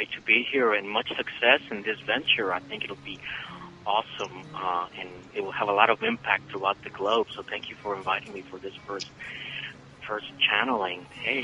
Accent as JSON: {"language": "English", "country": "Costa Rica", "said": "Well, I am from Costa Rica, from the land of Pura Vida."}